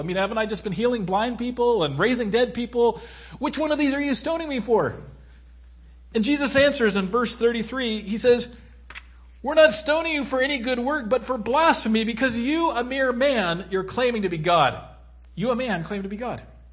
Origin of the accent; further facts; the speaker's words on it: United States; I mean, you know, I grew up in America